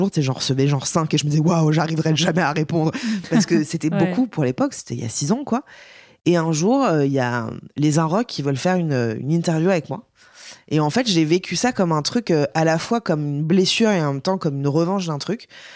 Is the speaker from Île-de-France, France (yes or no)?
yes; Paris, Île-de-France, France; je suis une vraie parisienne bobo chiante